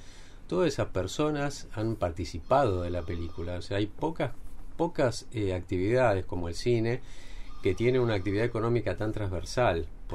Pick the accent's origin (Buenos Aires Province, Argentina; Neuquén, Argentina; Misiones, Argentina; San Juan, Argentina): Misiones, Argentina; Iguazú; moved away as an adult; yo salí de Iguazú, te imaginás, no estoy hablando allá del principio de los 90, un mundo completamente distinto